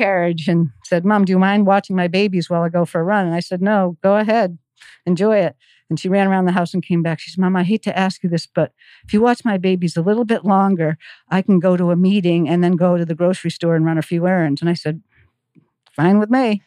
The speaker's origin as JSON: {"language": "English", "town": "Cape Elizabeth", "region": "Maine", "country": "United States", "tie": "born or raised there", "said": "that's what led to the founding of the Beach to Beacon 10K in my hometown of Cape Elizabeth with the help of Nike and other sponsors."}